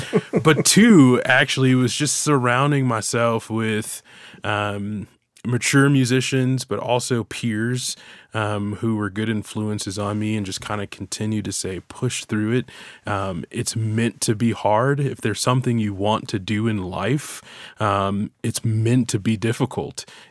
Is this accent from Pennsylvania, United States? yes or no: no; Chicago, Illinois, United States; So, born and raised in Chicago, in the home, what I like to call the hometown